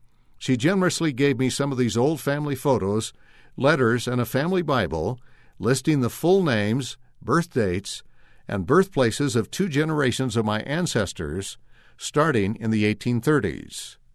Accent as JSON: {"language": "English", "town": "London", "region": "Ontario", "country": "Canada", "tie": "born or raised there", "said": "in my hometown of London, Ontario."}